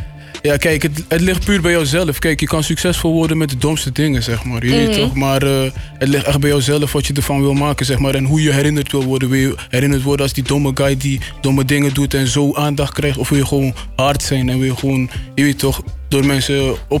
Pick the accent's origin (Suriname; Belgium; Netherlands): Suriname; Ja, oké, ik ben Surinamer, weet je toch?